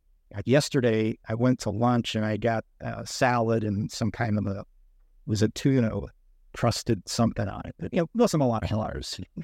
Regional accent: Philadelphia, Pennsylvania, United States; Yeah, as you know, I'm from Philadelphia, where it's always sunny.

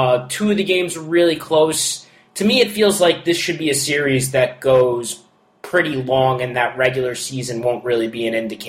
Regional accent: New York, United States; I grew up in New York my whole life.

